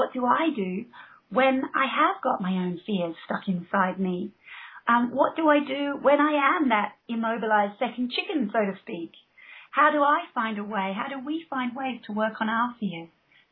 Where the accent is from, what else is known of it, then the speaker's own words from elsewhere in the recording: Australia; now in England, United Kingdom; I grew up in Australia, but I live here in the UK now, here in England